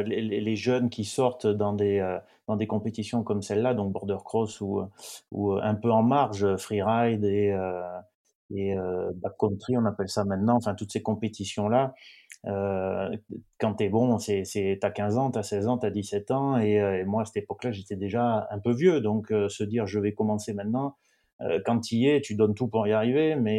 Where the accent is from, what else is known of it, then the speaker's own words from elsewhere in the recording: Manosque, Provence-Alpes-Côte d'Azur, France; born there; now in Aix-en-Provence, France; Ouais, en fait, moi je suis né à Manosque, donc dans le Luberon.